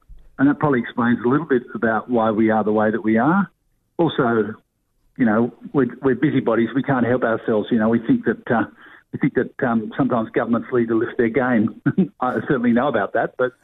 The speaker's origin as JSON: {"language": "English", "town": "Sydney", "region": "New South Wales", "country": "Australia", "tie": "born or raised there", "said": "we're from Sydney. You know, we grew up in Sydney."}